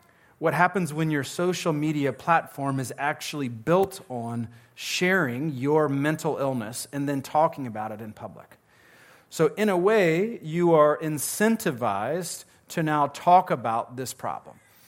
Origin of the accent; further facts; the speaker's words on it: the South, United States; I'm from the South. I've heard of catfishing.